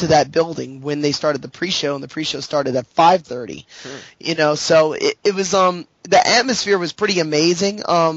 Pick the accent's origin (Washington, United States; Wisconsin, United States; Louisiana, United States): Louisiana, United States; St. Bernard Parish; Well, I'm from St. Bernard, which is St. Bernard Parish is the parish that I grew up in.